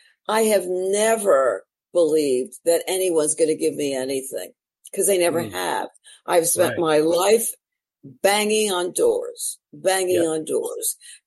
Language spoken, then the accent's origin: English; New York, United States; I'm the world's worst driver, being a New Yorker, I never drove.